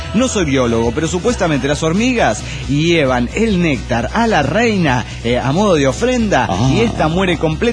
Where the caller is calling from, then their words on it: Mexico City, Mexico; del DF Mexicano.